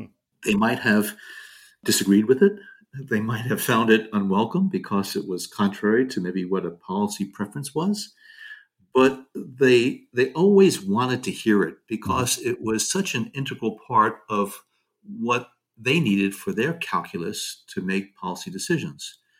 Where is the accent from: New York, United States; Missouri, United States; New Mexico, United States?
New York, United States; New York City; since I'm from the New York City area, I knew about his many exploits.